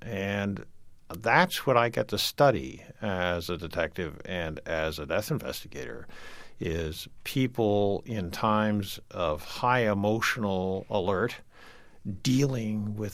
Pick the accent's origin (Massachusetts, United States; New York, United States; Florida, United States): Massachusetts, United States; Gloucester; And we come from Gloucester, Mass., in fact, just a little bit north of you.